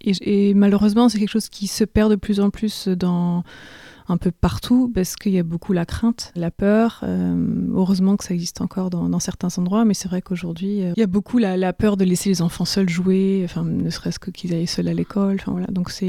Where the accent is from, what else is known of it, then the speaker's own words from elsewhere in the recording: Pays de la Loire, France; j'ai grandi en France, enfin en Mayenne, à partir de l'âge de... Ouais, j'avais 5 ans et demi, presque 6 ans, quoi.